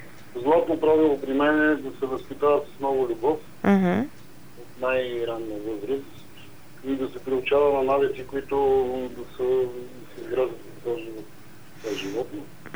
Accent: Sofia, Sofia City, Bulgaria; от София.

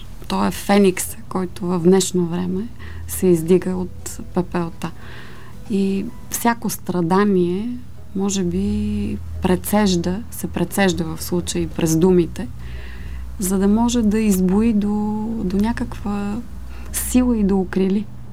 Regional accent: Plovdiv, Plovdiv Province, Bulgaria; Аз съм израснала на центъра на Пловдив, близо до градската градина, т.е. на самата градска градина

